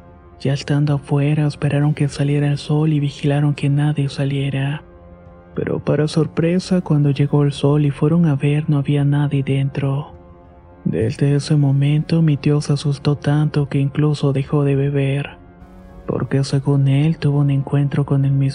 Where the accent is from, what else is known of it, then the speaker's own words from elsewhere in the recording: Uyuni, Potosí, Bolivia; Soy de Uyuni, Bolivia